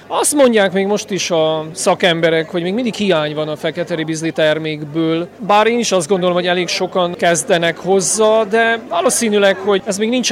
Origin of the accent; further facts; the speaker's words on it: Sânmartin, Harghita, Romania; Csíkszentmártonból jöttem.